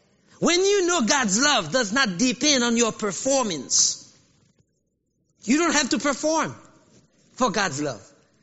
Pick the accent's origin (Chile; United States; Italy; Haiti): Haiti; But for us Africans, I grew up in Haiti, and I know about voodoo.